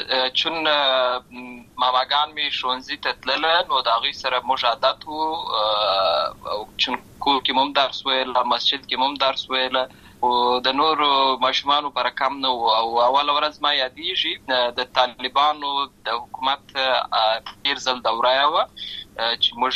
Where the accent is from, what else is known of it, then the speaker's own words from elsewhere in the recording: Lashkar Gah, Helmand, Afghanistan; also born or lived in Uruzgan; زه په اصل کې د ورزګان ولایت یم. اما زه په هلمند ولایت لشکرګاه کې پیدا شوی یم. اما د لوی سوې یم.